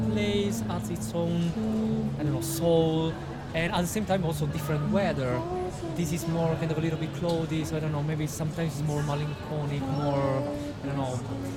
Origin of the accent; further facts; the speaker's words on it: Italy; now in London, United Kingdom; I'm in London. I'm from Italy, but I live in London.